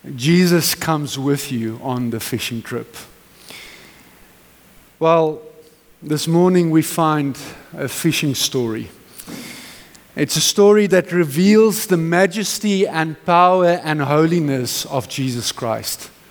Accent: Henley on Klip, Gauteng, South Africa; I grew up in Henlyon Klip, and we lived literally on the banks there of the Klip Rivier.

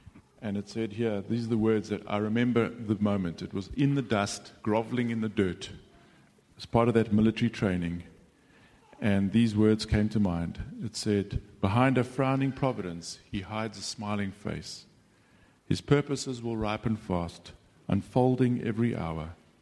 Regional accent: South Africa; As a young man growing up in South Africa, I was conscripted to the army

